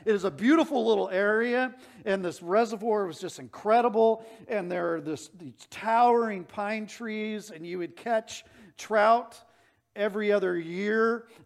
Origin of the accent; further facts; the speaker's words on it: Phoenix, Arizona, United States; Well, I grew up in Phoenix, as many of you know, and in the summer, they have this thing called the monsoon season.